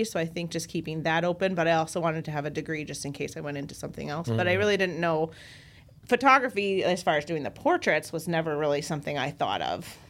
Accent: Rochester, Minnesota, United States; also born or lived in East Coast; I grew up in the on the East Coast, and then Mayo Clinic moved our family out to Minnesota in 91, so I was like 10. And so then I pretty much, I pretty much grew up in Rochester, so this is kind of my hometown.

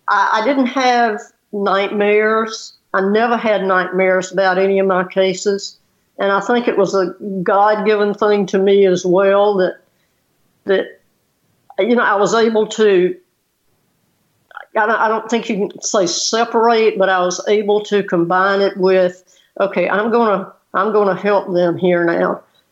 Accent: South Carolina, United States; And again, I was born and raised in Orangeburg County, South Carolina.

